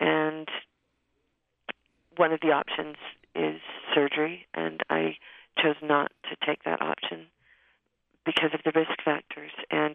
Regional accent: Riverside, California, United States; born there; Yes, I was born in Riverside, California, and my father was in the service in the Air Force, and my mother would take me to the beach almost every day

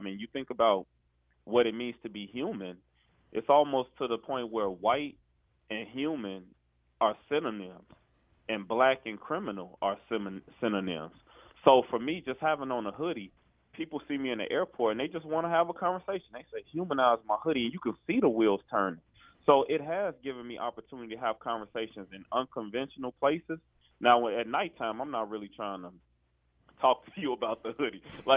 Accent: Chicago, Illinois, United States; the level of trauma I experienced growing up in Chicago was extreme

